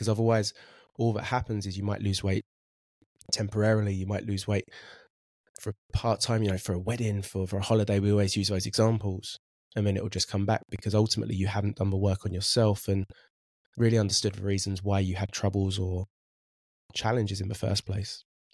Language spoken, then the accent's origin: English; Braintree, East of England, United Kingdom; So some of you who know me a bit closer know that I'm from Essex, know that I'm from Braintree.